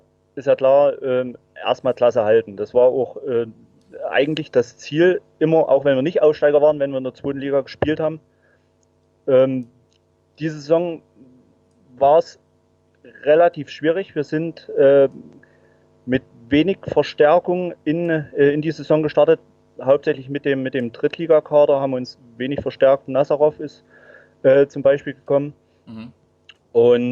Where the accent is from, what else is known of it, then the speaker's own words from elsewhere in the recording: Saxony, Germany; bin waschechter Erzgebirgler, wohne jetzt nicht in Aue, 80 Kilometer östlich